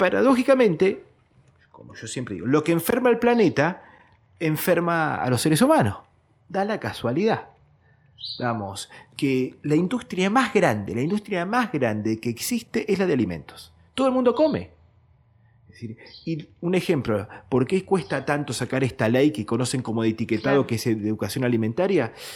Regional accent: Argentina; Y nosotros todavía lo seguimos esperando, como argentino.

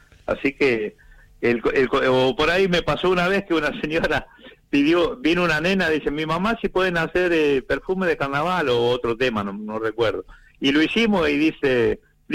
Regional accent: Portela, Buenos Aires, Argentina; a los 9 años, en un concurso que se hizo en Portela, en mi pueblo... yo cantaba tango.

